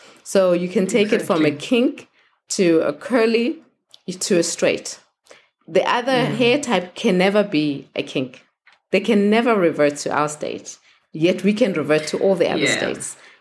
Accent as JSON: {"language": "English", "town": "Soweto", "region": "Gauteng", "country": "South Africa", "tie": "born or raised there", "said": "that focuses on just being able to give back, you know, to my hometown, Soweto."}